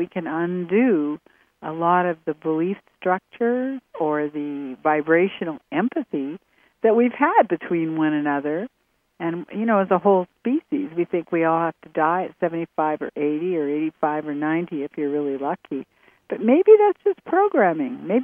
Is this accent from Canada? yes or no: yes; Canada; I'm Canadian, and in Canada, at least in the olden days when I was a child, we were taught very much to play, to live for the good of the whole, right?